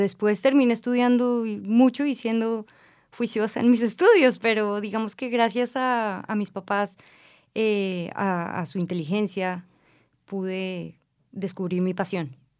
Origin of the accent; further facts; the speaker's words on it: Colombia; Yo soy judía, soy mujer, soy colombiana, soy sefaradí, he vivido en diferentes países